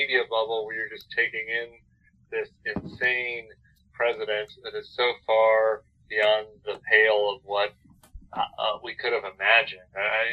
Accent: Colorado, United States; thought about creative ways to open up Colorado, which is my home state.

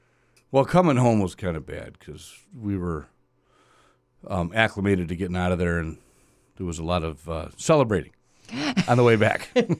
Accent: Wisconsin, United States; I said, listen, pal, I'm from Wisconsin. I can handle cold.

